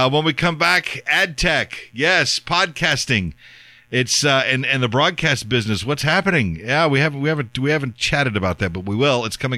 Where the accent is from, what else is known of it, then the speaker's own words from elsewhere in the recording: Texas, United States; I grew up in South Texas. You know, cedar fever is a thing down there.